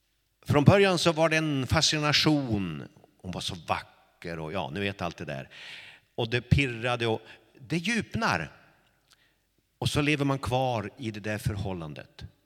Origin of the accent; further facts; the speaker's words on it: Långsjöby, Västerbotten County, Sweden; det är inte att jag är … ifrån Långsjöby. Det är inte att jag är norrlänning, även om jag är stolt över det.